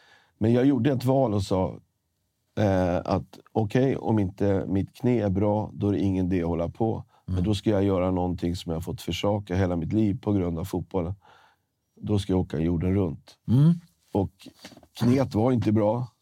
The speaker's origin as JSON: {"language": "Swedish", "town": "Stockholm", "region": "Stockholm County", "country": "Sweden", "said": "Jag är från Stockholm, Sverige."}